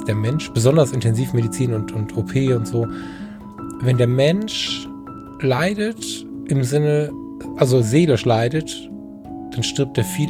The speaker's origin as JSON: {"language": "German", "town": "Ratingen", "region": "North Rhine-Westphalia", "country": "Germany", "tie": "born there", "said": "Ich bin in Rating geboren."}